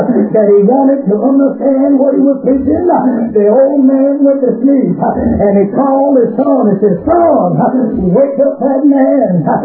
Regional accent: Arkansas, United States; How you know I'm originally from Arkansas. And in Arkansas, they used to have whirlwind. I don't see many of them in California

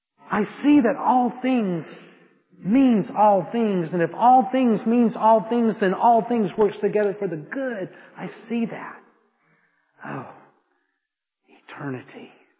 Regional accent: Atlanta, Georgia, United States; accent: Southern; excuse my southern accent, because some people can say this word, these two words, and they don't sound the same, but for me from Atlanta, they're going to sound the same.

